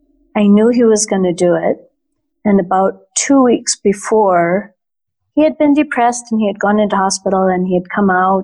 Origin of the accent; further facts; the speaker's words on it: Minneapolis, Minnesota, United States; And I grew up in the Twin Cities. I grew up in Minneapolis. And I went to university in Dallas, Texas.